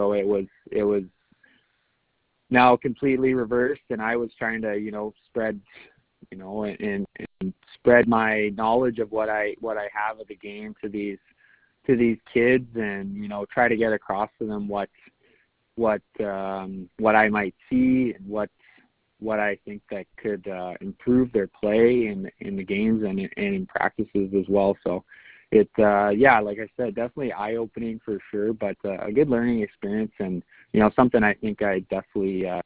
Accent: Peace River, Alberta, Canada; I know I grew up playing baseball in Peace River as well.

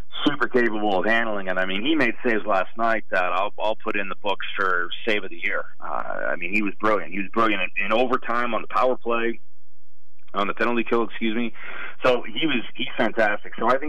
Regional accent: Detroit, Michigan, United States; Yeah, so I'm a Detroit boy. I grew up in Michigan. Played hockey there growing up my whole life.

